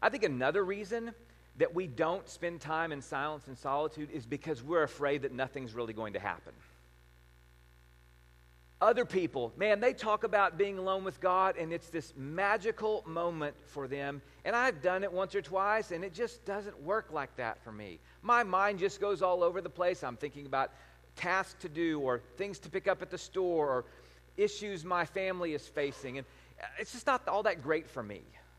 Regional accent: Texas, United States; So I'm a Texan. I went to Austin and did all the stuff that, you know, you do.

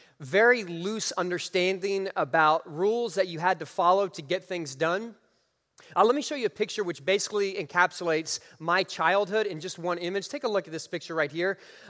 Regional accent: Texas, United States; But if I tell any stories about growing up in West Texas, just go with me on that.

